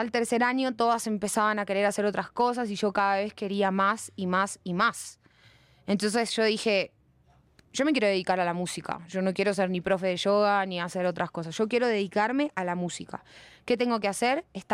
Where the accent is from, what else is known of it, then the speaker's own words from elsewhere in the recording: Buenos Aires, Argentina; born there; O sea, yo nací en Buenos Aires, al lado del río.